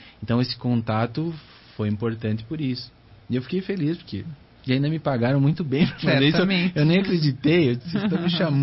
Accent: Rio Grande do Sul, Brazil; eu nunca participei desses movimentos no Rio Grande do Sul, mas assim, a cavalgada passava na frente da minha casa

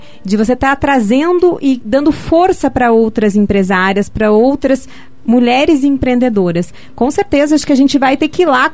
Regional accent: Curitiba, Paraná, Brazil; Eu que sou uma nata curitibana, eu não nego as minhas raízes, mas eu sou curitibana, minha família toda é curitibana e eu tenho amor por essa cidade.

